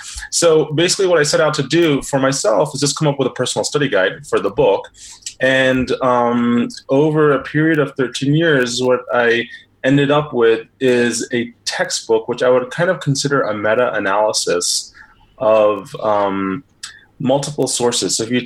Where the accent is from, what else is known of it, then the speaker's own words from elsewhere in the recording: East Coast, United States; now in Phoenix, United States; speaking to you from Phoenix, Arizona, where I live. I have my parents are from Indian background. And I grew up in the States, in the East Coast